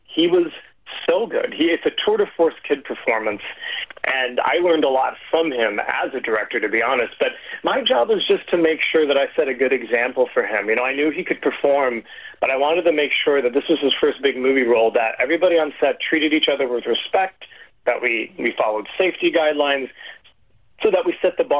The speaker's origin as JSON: {"language": "English", "region": "South Dakota", "country": "United States", "tie": "born or raised there", "said": "You know, I grew up in South Dakota."}